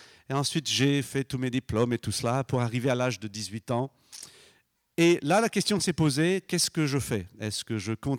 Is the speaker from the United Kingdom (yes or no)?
yes; England, United Kingdom; also born or lived in Kolkata, India; je suis né dans une famille chrétienne. Je suis né à Calcutta, en Inde, mais ça, c'est comme un fait divers. Et ensuite, j'ai passé la plupart de ma vie en Angleterre.